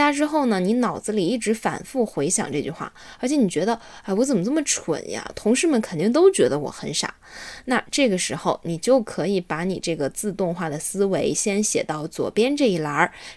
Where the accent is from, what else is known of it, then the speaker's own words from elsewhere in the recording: North China, China; 我是北方人，所以我习惯把它念成三栏技术